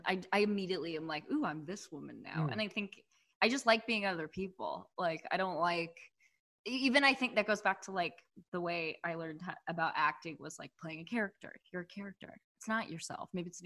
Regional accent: San Francisco, California, United States; growing up in the Bay Area, like around the Castro, and drag culture was everywhere.

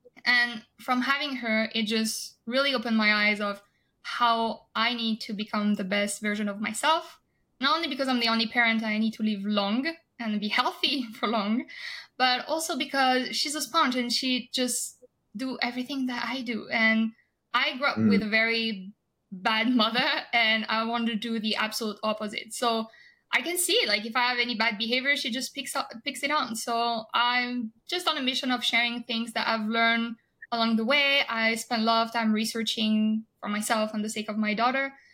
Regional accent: France; English is a second language; now in United States; I'm originally from France. My background is in finance, and I came to this country. I'm located in the US by myself with one luggage

